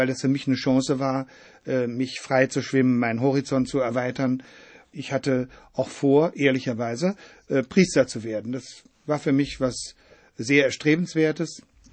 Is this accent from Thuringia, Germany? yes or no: no; North Rhine-Westphalia, Germany; Ich bin auf dem Bauernhof aufgewachsen